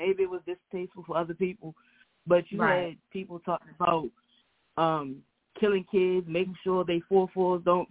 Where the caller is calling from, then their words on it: Baltimore, Maryland, United States; Hey, T, this is … I spoke to you … I'm from Baltimore.